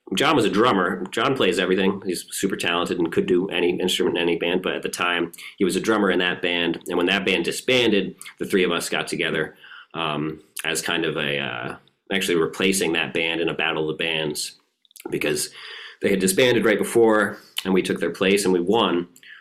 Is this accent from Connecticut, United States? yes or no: yes; Kent, Connecticut, United States; Yeah, Luke and I are from, my bass player Luke and I are from a town called Kent. It's a small town in Litchfield County, Connecticut. It's kind of 2 hours north of New York City, 3 hours from Boston.